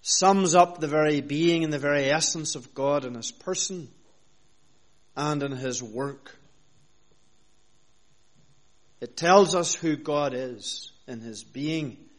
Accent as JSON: {"language": "English", "region": "Northern Ireland", "country": "United Kingdom", "tie": "born or raised there", "said": "as a child growing up in Northern Ireland"}